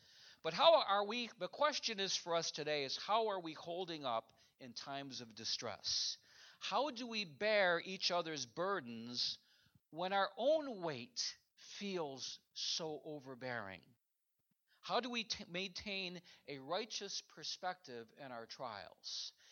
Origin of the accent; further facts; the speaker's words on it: Michigan, United States; I grew up in Michigan where I started to fillet fish